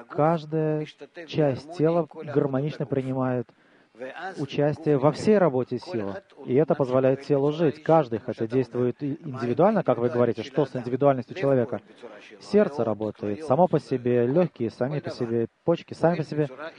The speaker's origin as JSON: {"language": "Russian", "town": "Jerusalem", "region": "Jerusalem District", "country": "Israel", "said": "из Иерусалима. Полгода учусь."}